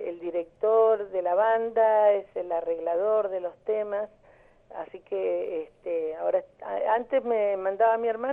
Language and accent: Spanish; Patagonia, Argentina; orgullosamente patagónica y orgullosa de hacer los temas patagónicos